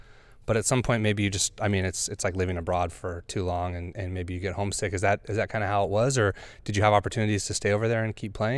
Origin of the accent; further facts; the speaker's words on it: Cayucos, California, United States; after college, I lived away for like 3 years in a row, and it was like in like Florida and Colorado. But like, I'm from Cayucas